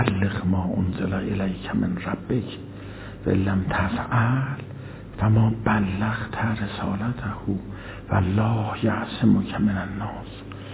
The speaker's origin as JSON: {"language": "Persian", "country": "Iran", "said": "ما ایرانی هستیم اول یا عرب؟ اول مسلمانیم، ما اول مسلمانیم."}